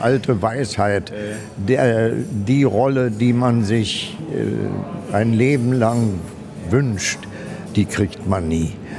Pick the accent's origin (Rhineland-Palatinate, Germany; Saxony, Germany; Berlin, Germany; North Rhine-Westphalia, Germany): Berlin, Germany; groß geworden in Schönhauser Allee, in der Carmen-Silber-Straße in Pankow, also kleinere Wohnungen.